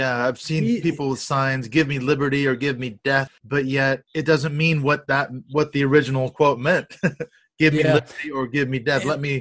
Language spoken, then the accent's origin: English; Seattle, Washington, United States; I'm originally from Seattle, so we're scattered all over the world.